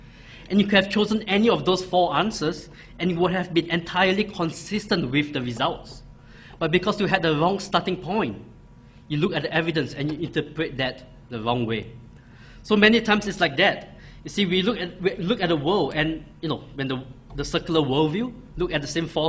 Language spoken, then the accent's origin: English; Singapore; I grew up in Singapore.